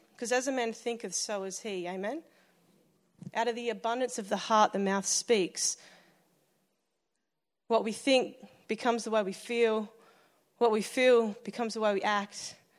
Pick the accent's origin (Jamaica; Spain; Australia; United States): Australia; Albury Wodonga; Yeah, I grew up in Albury Wodonga.